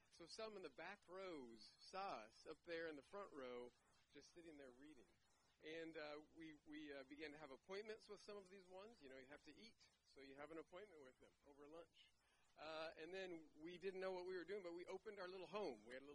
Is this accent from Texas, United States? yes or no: yes; Irving, Texas, United States; It's wonderful to be in Irving because I am from Irving.